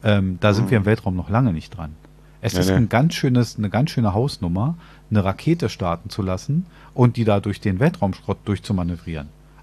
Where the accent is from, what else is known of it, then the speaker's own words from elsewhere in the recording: Berlin, Germany; als Berliner wissen wir das sehr genau